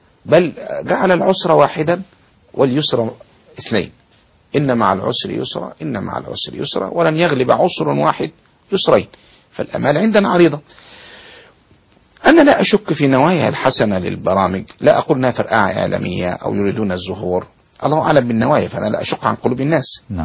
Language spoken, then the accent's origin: Arabic; Egypt; أنا كمواطن مصري كنت في الخارج